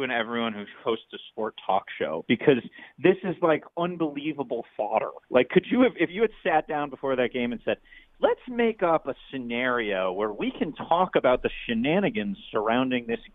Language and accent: English; Boston, Massachusetts, United States; You know, your old hometown and my hometown is about to host a World Series game tonight. I'm not actually there, but I'm excited, as you know, as a Bostonian.